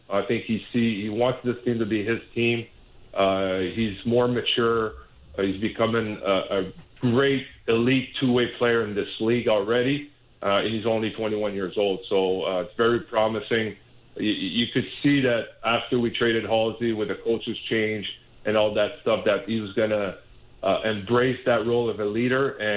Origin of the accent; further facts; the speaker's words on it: Montreal, Quebec, Canada; And in that game in Montreal, obviously Montreal is my hometown